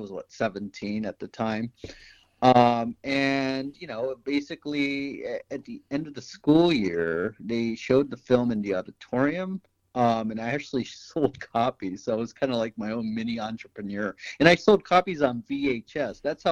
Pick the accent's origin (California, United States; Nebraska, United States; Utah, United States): California, United States; Huntington Beach; And I'm from Los Angeles, technically Huntington Beach, which is like Orange County, but I still say Los Angeles.